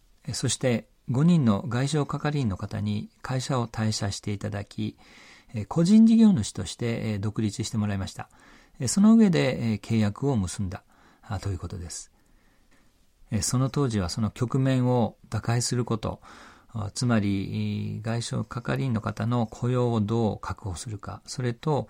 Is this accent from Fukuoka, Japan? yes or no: no; Isahaya, Nagasaki, Japan; 私のふるさと長崎県諫早市